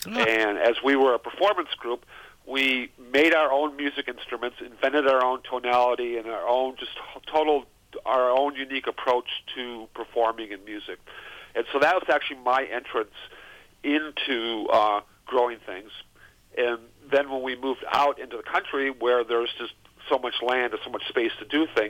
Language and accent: English; Wisconsin Rapids, Wisconsin, United States; I was born in Rapids, in the armpit of Wisconsin. I grew up smelling Kraft Mills my whole life